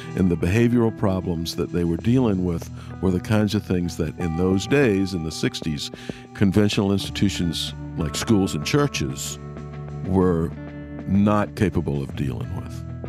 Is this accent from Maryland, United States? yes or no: no; Savannah, Georgia, United States; also born or lived in Richmond / Tallahassee; began in my hometown of Savannah, Georgia, went to Richmond, and finally to Tallahassee, Florida.